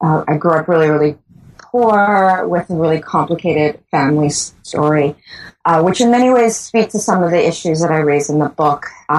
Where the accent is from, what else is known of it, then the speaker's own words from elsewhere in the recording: Bahamas; I'm born and raised in the Bahamas